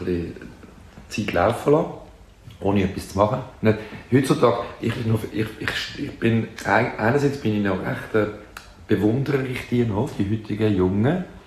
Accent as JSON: {"language": "German", "region": "Zurich", "country": "Switzerland", "tie": "born or raised there", "said": "In Seefeld."}